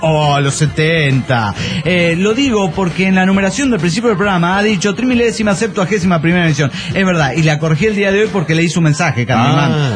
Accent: Guadalajara, Jalisco, Mexico; Soy genéticamente incompresible de Guadalajara.

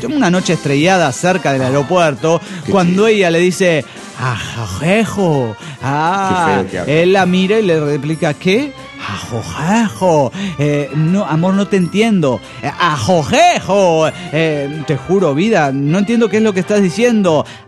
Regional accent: Tuxtepec, Oaxaca, Mexico; de Tuxtepec, Oaxaca.

